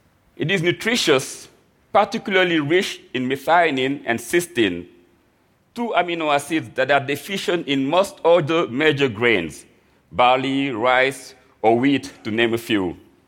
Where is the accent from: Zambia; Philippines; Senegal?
Senegal; Dakar; now in United States; I was born and raised in Dakar, Senegal. And through a combination of accident and cosmic justice, became a chef in the U.S.